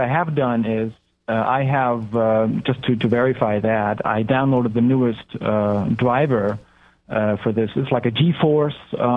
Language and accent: English; Germany; English is a second language; also born or lived in Kentucky, United States; I am from Germany. I'm German.